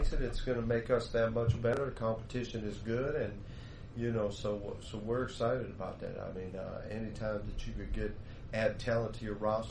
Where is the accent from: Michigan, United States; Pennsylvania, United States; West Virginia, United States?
Pennsylvania, United States; Pittsburgh; Well, you can tell from my accent. I'm from the south side.